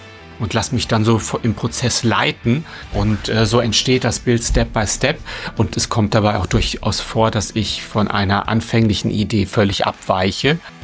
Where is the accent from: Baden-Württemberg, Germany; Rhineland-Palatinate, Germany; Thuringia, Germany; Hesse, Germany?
Hesse, Germany; Ich bin in Hessen aufgewachsen